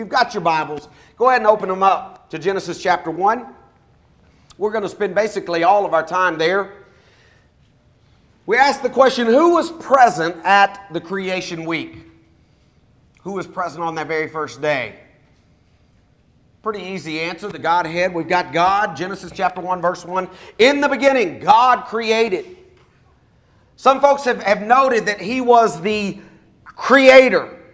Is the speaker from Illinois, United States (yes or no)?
no; Franklin, Tennessee, United States; We were driving around my hometown there in Franklin, Tennessee